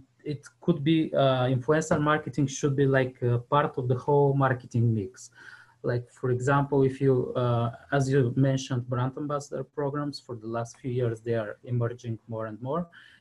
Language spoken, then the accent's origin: English; Bulgaria; English is a second language; Since I'm from Bulgaria, we were outsourcing a lot for US, Australia, UK, Europe clients